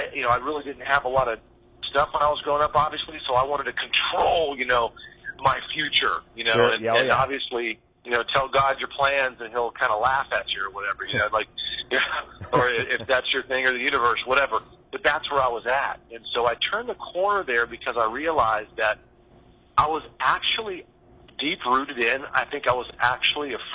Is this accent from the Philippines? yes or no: no; Richardson, Texas, United States; I grew up in the Dallas, Texas area, Richardson to be exact, with my mother and my sister.